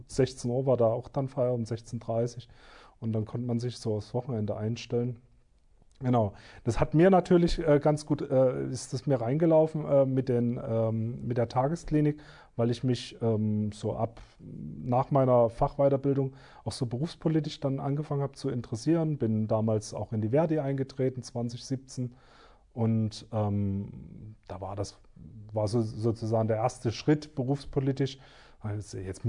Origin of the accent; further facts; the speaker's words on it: Dresden, Saxony, Germany; ich bin in Dresden aufgewachsen, habe da auch mein Examen noch gemacht an einem städtischen Klinikum